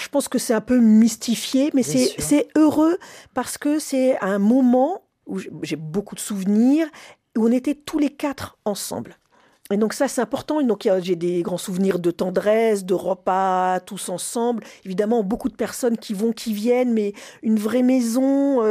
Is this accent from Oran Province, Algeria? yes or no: no; Algiers, Algiers Province, Algeria; also born or lived in Moscow; ma sœur naît à Rabat, je suis née à Moscou. Et ensuite, la famille s'installe à Alger, à l'appel, à l'invitation de Ben Bella.